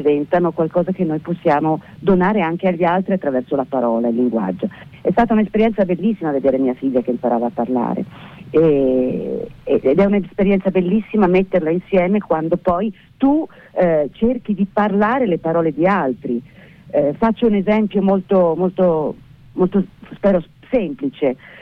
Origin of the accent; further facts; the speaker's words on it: Florence, Tuscany, Italy; moved away; io sono nata e cresciuta a Firenze, non vivo a Firenze da 40 anni